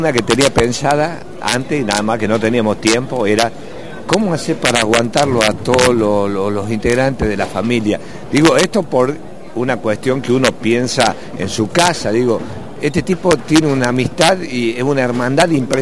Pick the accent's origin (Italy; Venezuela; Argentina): Argentina; Tucumán; encima yo soy tucumano y hablo más o menos como ustedes.